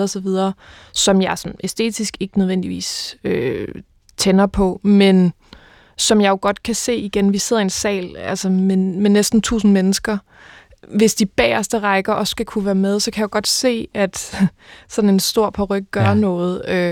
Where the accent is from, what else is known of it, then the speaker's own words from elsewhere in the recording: Region of Southern Denmark, Denmark; jeg er også fra Fyn, så sådan det er ligesom mit barndomsteater også, ikke?